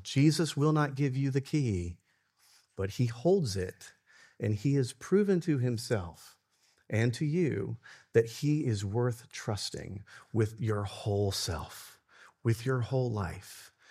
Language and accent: English; Alabama, United States; I'm from Alabama, so I know what NASCAR is.